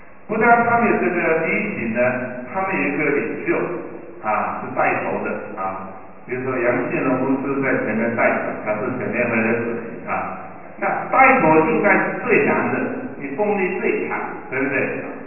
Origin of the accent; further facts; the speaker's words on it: Canada; 这个是鹅，他们说加拿大鹅啊，是我们家乡的动物啊